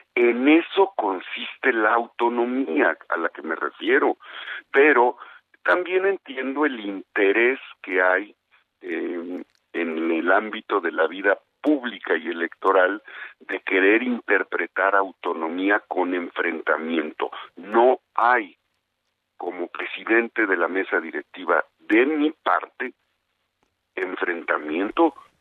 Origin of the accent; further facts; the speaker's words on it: Puebla, Mexico; yo soy de Puebla